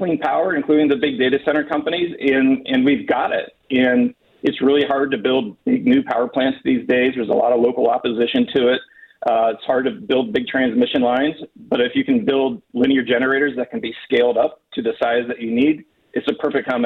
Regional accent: Pennsylvania, United States; I grew up in Indiana County, so I can vouch for, some of the plants in that area.

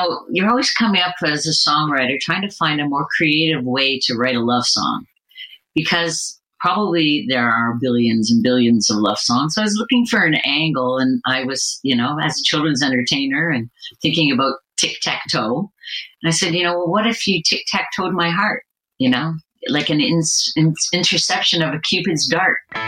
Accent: Canada; And I'm Canadian, so my website is .ca.

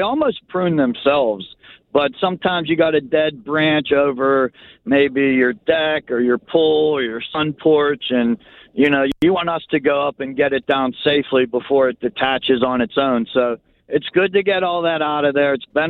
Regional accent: Pittsburgh, Pennsylvania, United States; Oh, I love Lincoln Place. I grew up in Greenfield. We always had good battles with Lincoln Place.

